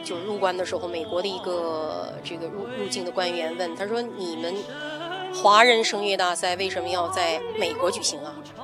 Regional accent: China; 因为我们中国人的根是在中国

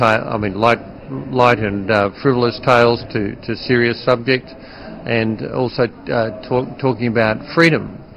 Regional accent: Australia; And as an Australian, I certainly freedom is close to my heart.

